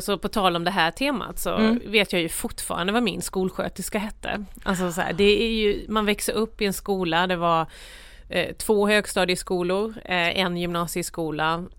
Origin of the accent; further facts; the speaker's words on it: Jönköping County, Sweden; ett småföretagarkultur med Gnosjöandan och massa industrier och sådär. Mm. Så där växte jag upp i ett myller av ta sig för saker